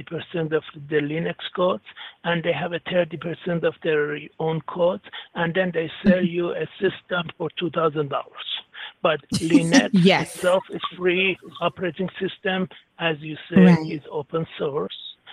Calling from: Orlando, Florida, United States

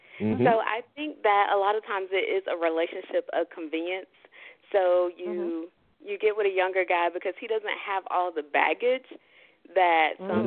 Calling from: Atlanta, Georgia, United States; from Atlanta.

